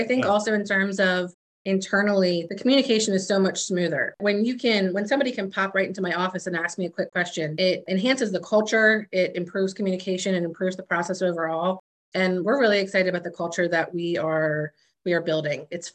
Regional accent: Ireland; You know, obviously I love being Irish. It's fun. It's special.

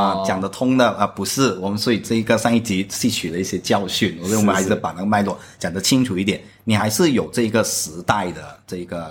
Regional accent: Malaysia; 我就是马来西亚的读者

